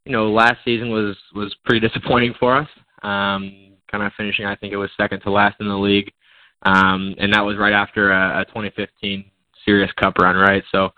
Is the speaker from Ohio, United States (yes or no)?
yes; Ohio, United States; But when I grew up in Central Ohio myself.